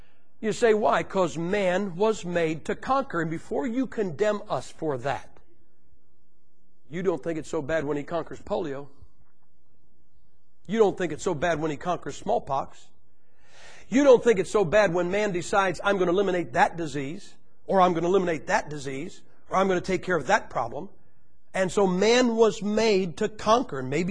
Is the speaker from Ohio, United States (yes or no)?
yes; Madison, Ohio, United States; I'm from Madison, Ohio. I was raised 3 blocks from 5 steel mills.